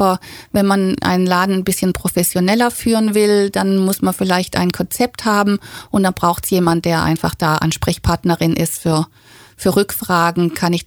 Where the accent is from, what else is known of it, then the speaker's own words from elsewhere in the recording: Rhineland-Palatinate, Germany; also born or lived in South America / United States / Canada; da war ich Abiturientin in meiner Heimatstadt in der Pfalz